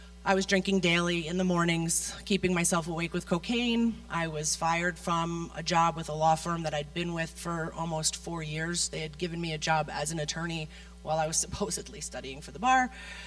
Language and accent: English; Connecticut, United States; So I didn't grow up in a Christian household. I grew up back east in Connecticut, about 25 minutes outside New York City.